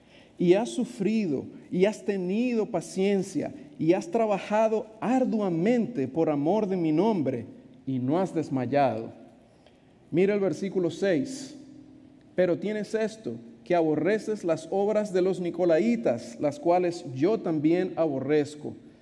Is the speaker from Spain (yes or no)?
no; Venezuela; Yo vengo de Venezuela.